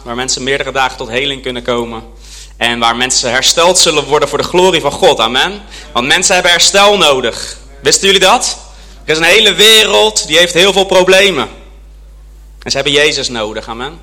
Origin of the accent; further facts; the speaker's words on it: Tienhoven aan de Lek, Utrecht, Netherlands; Ik kom dus uit Tienhoven aan de Lek. Wie weet waar dat ligt? Ja, 3 mensen. Dat is hartstikke goed. 700 inwoners. Het ligt tussen Utrecht en Rotterdam in. Aan de Lek. Prachtig mooi plekje.